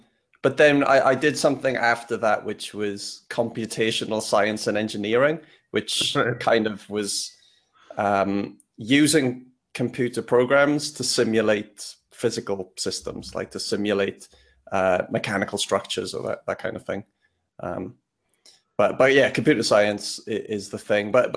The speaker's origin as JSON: {"language": "English", "region": "Wales", "country": "United Kingdom", "tie": "born or raised there", "said": "I grew up in Wales, and I'm embarrassed to say I can't really speak Welsh, although I can understand a bit of it"}